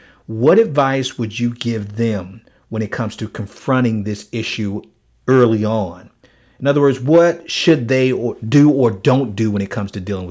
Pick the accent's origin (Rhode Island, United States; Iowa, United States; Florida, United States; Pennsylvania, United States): Florida, United States; Miami; growing up in Miami, you know, I saw